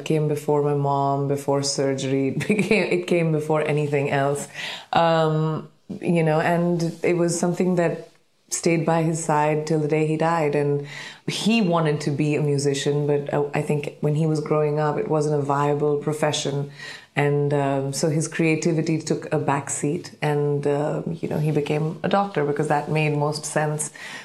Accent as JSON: {"language": "English", "region": "Jharkhand", "country": "India", "tie": "born there", "said": "I was born in Jharkhand, India, and both my parents were doctors in the military."}